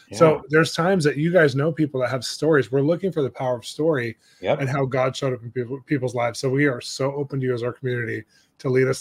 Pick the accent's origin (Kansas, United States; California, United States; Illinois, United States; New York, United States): California, United States; And we're Californian, so that works.